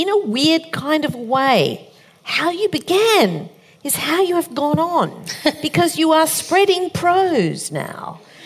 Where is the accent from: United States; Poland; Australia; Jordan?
Australia; as an Australian, and we follow English spelling here